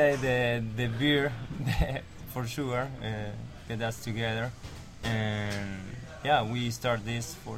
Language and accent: English; Patagonia, Argentina; moved away as an adult; now in Boulder, United States; Okay, I'm from Argentina, Patagonia. I opened a brewery over there like 12 years ago and moved here